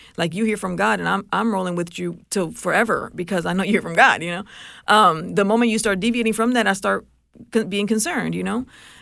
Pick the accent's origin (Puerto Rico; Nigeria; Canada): Puerto Rico; I grew up in Puerto Rico.